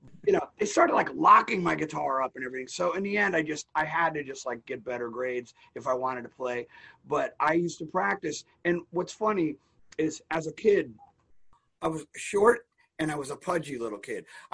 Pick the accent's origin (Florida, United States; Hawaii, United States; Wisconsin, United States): Florida, United States; Hollywood; also born or lived in Maryland / Miramar; Well, I was born in Maryland, but I grew up in South Florida, mostly in Broward County, in, say, Hollywood. I grew up in Miramar for a while